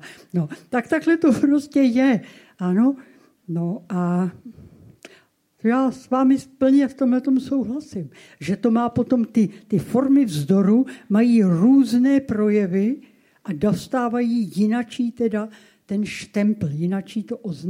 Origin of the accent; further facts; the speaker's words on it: Prague, Czechia; Já si občas jako Pražačka připomínám jako šílený